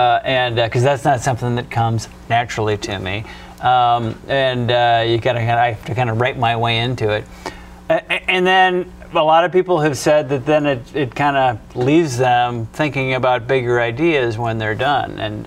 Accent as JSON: {"language": "English", "region": "Midwest", "country": "United States", "lives_now": "Texas, United States", "said": "I'm originally from the Midwest, and one of the things that has been a real awakening for me moving to Texas"}